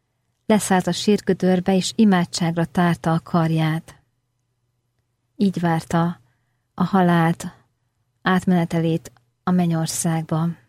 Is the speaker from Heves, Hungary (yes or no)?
yes; Eger, Heves, Hungary; Egerben nőttem föl, otthonom az egri bazilika volt